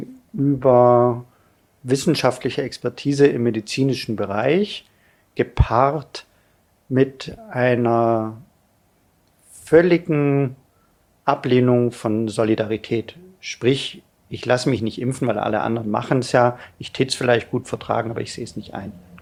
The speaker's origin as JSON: {"language": "German", "region": "Bavaria", "country": "Germany", "said": "Ich komme aus Niederbayern, da gibt es noch Schnee."}